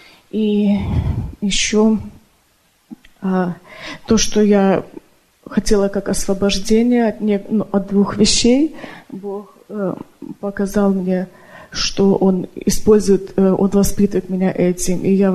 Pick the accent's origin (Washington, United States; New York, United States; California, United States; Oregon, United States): Oregon, United States; Salem; я из Сейлома, Орегона.